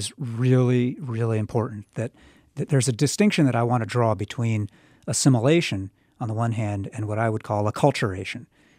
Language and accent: English; United States; I'm American. My particular form of being American, which is informed by my Chinese heritage, is, in a little way at least, changing the very meaning and the content of American.